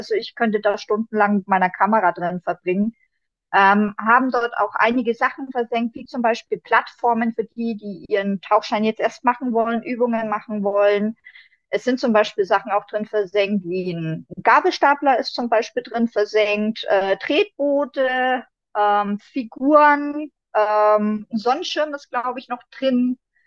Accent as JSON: {"language": "German", "region": "Bavaria", "country": "Germany", "said": "Also ich komme jetzt aus Oberfranken mehr oder weniger."}